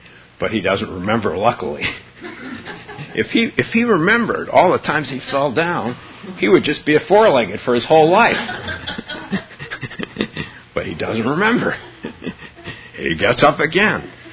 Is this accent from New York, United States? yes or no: no; San Francisco, California, United States; Excuse me, I'm from San Francisco